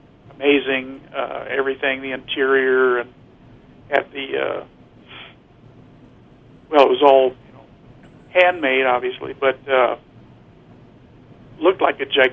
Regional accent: El Paso, Texas, United States; moved away as an adult; No, actually, I'm from El Paso, born and raised there, lived there 30 years before I moved up here. I've been up here 26 years, so I'm one of the new kids.

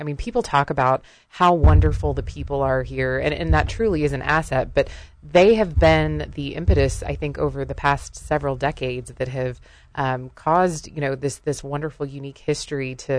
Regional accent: Kansas, United States; No, I'm originally from Kansas.

